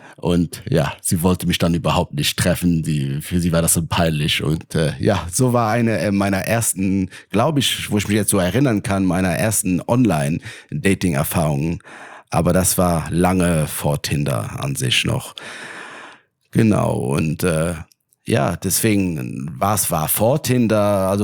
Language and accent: German; Luxembourg; Ich komme aus Luxemburg, also ein kleineres Land